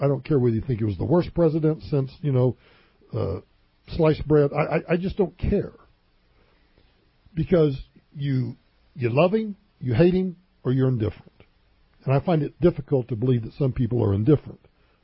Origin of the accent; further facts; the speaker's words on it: Oklahoma, United States; That's when my parents were involved in a gubernatorial race where I grew up in Oklahoma